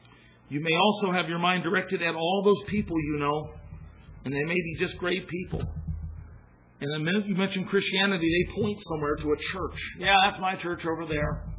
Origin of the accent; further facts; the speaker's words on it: United States; I'm as American as the rest of you, but this is foreign soil.